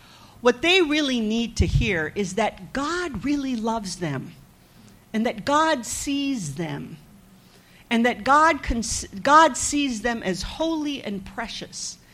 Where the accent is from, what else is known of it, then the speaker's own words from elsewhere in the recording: Philippines; I grew up in the Philippines, which was a country with had a dictator at that time, President Marcos.